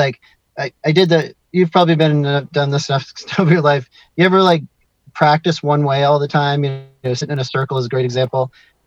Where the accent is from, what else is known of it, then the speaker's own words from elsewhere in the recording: Maine, United States; moved away as an adult; also born or lived in Canada; now in San Francisco, United States; I've been out here for a long time, but I'm from the East Coast. I grew up in Maine, and right on the ocean up there by Canada and Maine. And I was born in Canada, but I just lived there for a little bit.